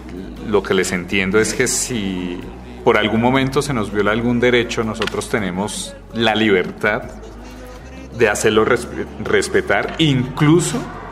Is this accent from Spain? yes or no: no; Colombia; nosotros que como colombianos que vivimos lamentablemente un largo periodo de guerra